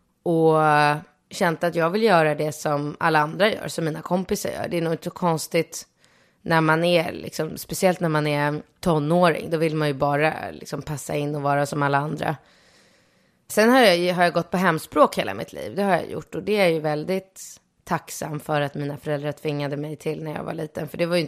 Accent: Solna, Stockholm County, Sweden; also born or lived in Rinkeby / Akalla; Jag kommer från Solna skulle jag säga. Jag är egentligen född, när jag föddes så bodde mina föräldrar i Rinkeby. Men där bodde vi tills jag var 4 månader. Och så flyttade vi till Solna.

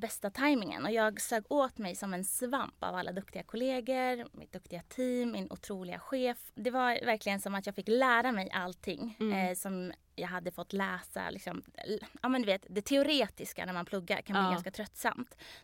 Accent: Värmland, Sweden; now in Stockholm, Sweden; Jag är född och uppvuxen i Värmland. Ur skogen snackar vi.

